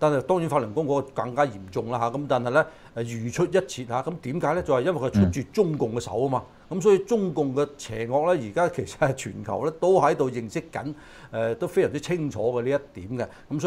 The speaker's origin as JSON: {"language": "Cantonese", "country": "Hong Kong"}